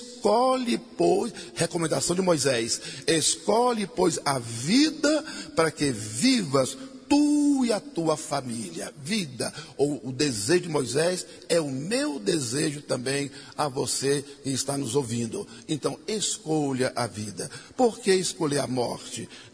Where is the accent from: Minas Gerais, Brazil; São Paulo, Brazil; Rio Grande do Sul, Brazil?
Minas Gerais, Brazil; Divinópolis; na minha terra, em Divinópolis